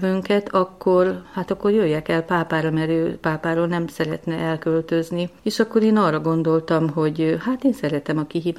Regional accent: Tolna, Hungary; És mivel az én szülőfalum és Simontornya, ez 10 kilométer távolságban van egymástól

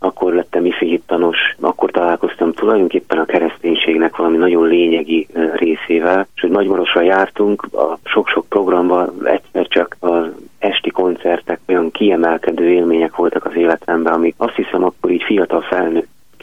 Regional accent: Budapest, Hungary; És hát ez azt jelentette, én 16. kerületben nőttem föl, hogy ilyen napi 3 órát legalább utaztam

